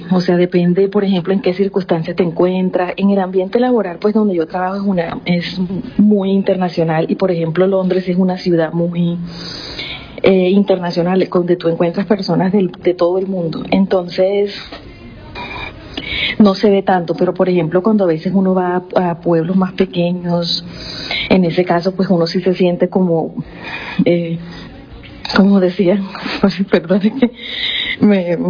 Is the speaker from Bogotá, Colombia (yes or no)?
no; Valledupar, Cesar, Colombia; now in United Kingdom; me siento feliz de como orgullosa de mi tierra, de todos los adelantos. O sea, yo siempre llevaré a Valledupar en mi corazón.